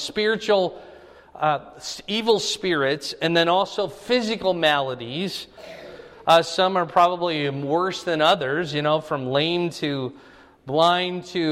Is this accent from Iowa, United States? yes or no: yes; Fort Dodge, Iowa, United States; But I grew up in Fort Dodge